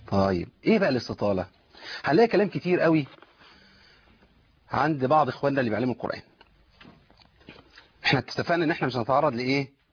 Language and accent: Arabic; Egypt; وده مشهور يعني عندنا في مصر كتير